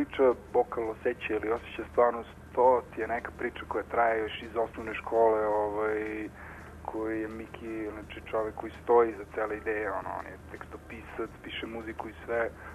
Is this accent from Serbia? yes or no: yes; Niš, Southern and Eastern Serbia, Serbia; Ne, dolazimo iz Niša